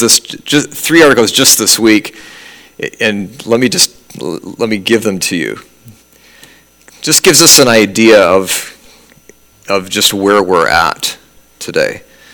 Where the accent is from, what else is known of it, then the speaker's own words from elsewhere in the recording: British Columbia, Canada; Okay, I'm from British Columbia, but stick with me here.